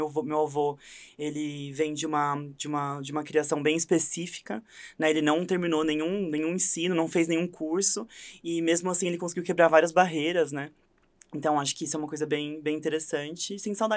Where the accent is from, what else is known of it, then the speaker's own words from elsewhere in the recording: São Sebastião da Grama, São Paulo, Brazil; eu sempre falo de onde eu sou e quase nunca, assim, eu acho que teve uma pessoa só para não falar que nunca teve, que conhecia São Sebastião da Grama